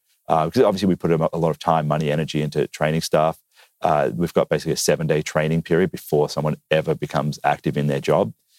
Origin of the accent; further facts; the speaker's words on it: Australia; I am Australian